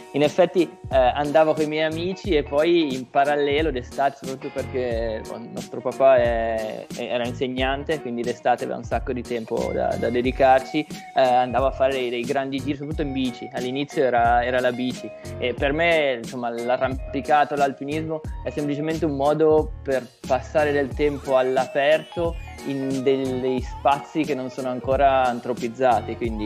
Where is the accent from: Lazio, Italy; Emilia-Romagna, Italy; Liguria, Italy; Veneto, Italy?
Liguria, Italy; noi che siamo cresciuti in Valle Timbro, è una valle che nessuno conosce